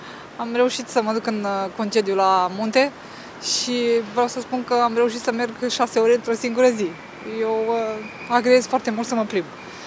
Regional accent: Iași, Iași County, Romania; now in Bucharest, Romania; Eu vin din Moldova, din Iași, și acolo nu sunt atât de multe.

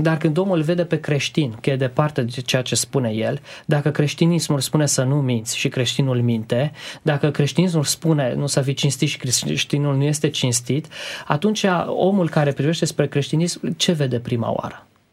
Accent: Transylvania, Romania; sunt ardelean

